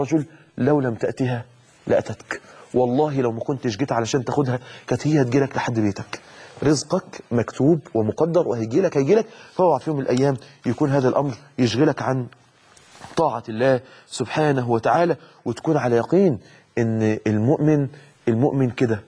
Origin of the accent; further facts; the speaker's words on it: Mansoura, Dakahlia, Egypt; رغيف مثلا بخمسه ساغ عندنا في المنصوره في مصر